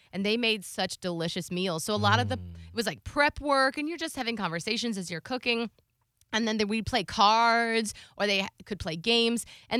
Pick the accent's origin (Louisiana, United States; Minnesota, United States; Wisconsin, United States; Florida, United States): Florida, United States; Because I'm like, first of all, I'm from Florida. I did not have hiking gear.